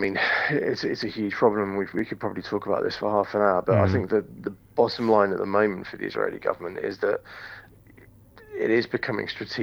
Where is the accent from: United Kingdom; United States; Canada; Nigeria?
United Kingdom; it's not particularly encouraging as a Brit